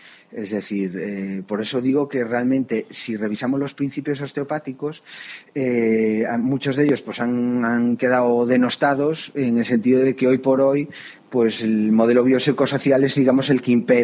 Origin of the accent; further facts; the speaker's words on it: Galicia, Spain; ahora sí que te respondería como buen gallego, depende, ¿no?